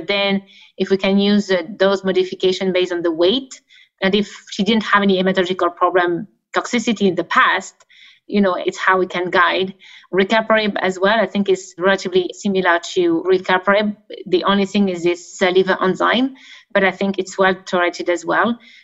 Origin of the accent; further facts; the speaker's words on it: Canada; I'm very biased because I'm from Canada.